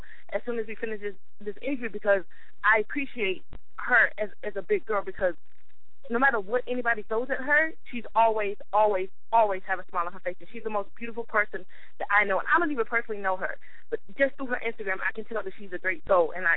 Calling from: Atlanta, Georgia, United States; I'm calling from Atlanta, GA.

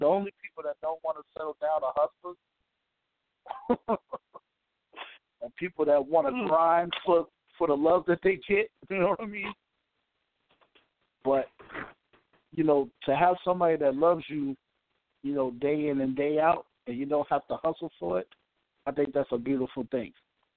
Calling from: New York, United States; I'm calling from the Bronx, New York.

